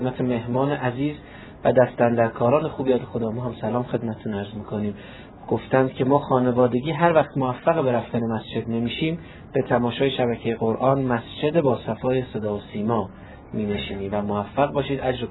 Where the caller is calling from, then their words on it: Shiraz, Fars, Iran; از شیرازم